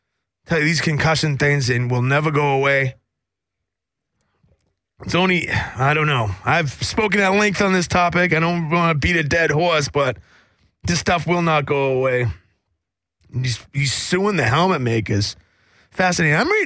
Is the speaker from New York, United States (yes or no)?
no; Massachusetts, United States; I grew up in Massachusetts.